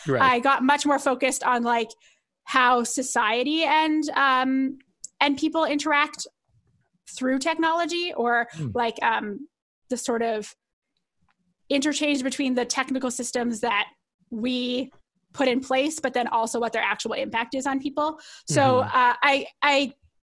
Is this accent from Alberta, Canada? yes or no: yes; Calgary, Alberta, Canada; Well, I mean, I'm from Calgary, so I was coming back home.